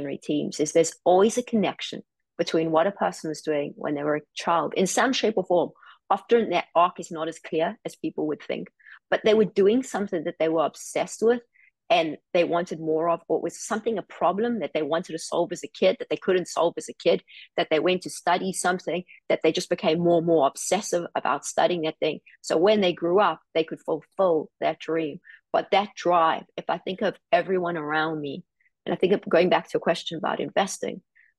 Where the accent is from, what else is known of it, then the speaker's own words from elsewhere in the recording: South Africa; It was tough growing up in South Africa.